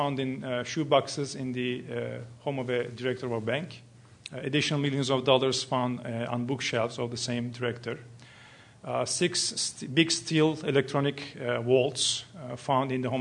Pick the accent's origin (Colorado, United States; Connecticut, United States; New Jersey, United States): New Jersey, United States; Well, I come from New Jersey, and I am a secret fan of the West Coast, especially this area.